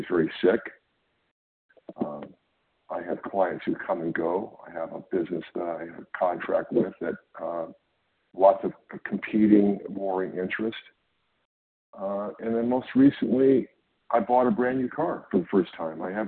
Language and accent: English; California, United States; I am from California.